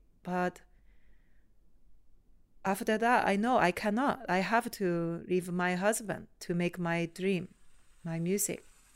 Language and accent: English; Tokyo, Japan; English is a second language; I have difficult story about I come from Japan, from Tokyo, but I feel like not like you.